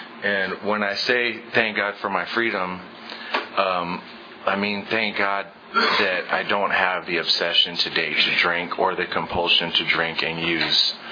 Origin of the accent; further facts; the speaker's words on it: Selma, Alabama, United States; I'm from Selma.